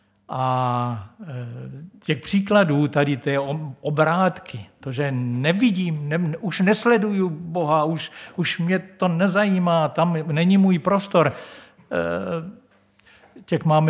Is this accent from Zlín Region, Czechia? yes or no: no; Brno, South Moravian Region, Czechia; já jsem ze Židenice